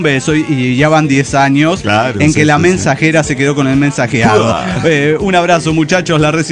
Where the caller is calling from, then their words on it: Campo Quijano, Salta, Argentina; de Campo Quijano, Rosario de Lerma, Salta, Argentina.